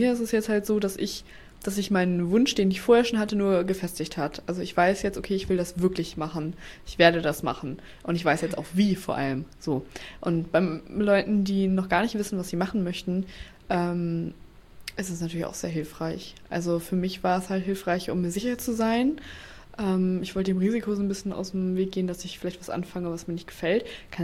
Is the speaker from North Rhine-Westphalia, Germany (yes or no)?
no; Oldenburg, Lower Saxony, Germany; Und ich bin in Oldenburg aufgewachsen, deswegen gehört das natürlich auf jeden Fall zu mir. Aber ja, meine Eltern kommen auch nicht aus Oldenburg.